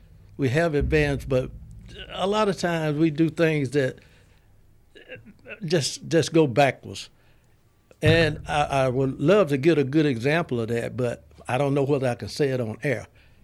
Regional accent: Columbus, Georgia, United States; moved away as an adult; First of all, I was born right here in Columbus, Georgia. I came out of a little place called Marshallville, over on the south side next to Elizabeth Cannon home. There, when I left there, I left home when I was 19 years old, joined the military.

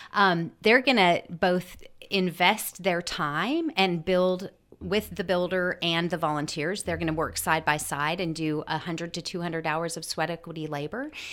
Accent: Wyoming, United States; moved away as an adult; now in West Georgia, United States; I have been in the West Georgia area since 2000. My husband and I are both natives of Wyoming, and we came here

